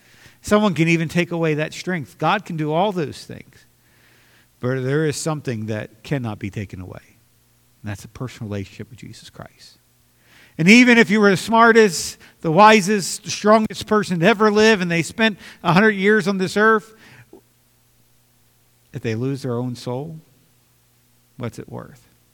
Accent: United States; Well, I think it's great that I'm American.

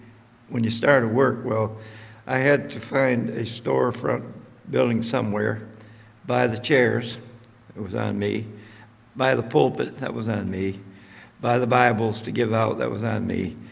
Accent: United States; now in Brazil; I saw that we're not cutting it as American missionaries among Brazilians.

